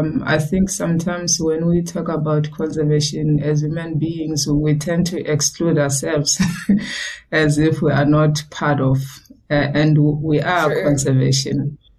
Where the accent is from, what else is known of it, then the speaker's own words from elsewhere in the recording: Justicia, Mpumalanga, South Africa; Love education, believe in education, and also love the communities, which is where I come from, born and raised in Justicia.